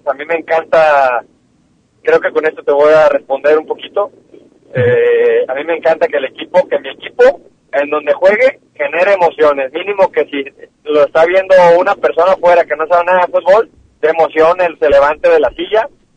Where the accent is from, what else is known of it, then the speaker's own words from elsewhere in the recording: Mexico; pues uno como mexicano dice, bueno, pues por ser mexicano, ¿no? Por ser mexicano, nada.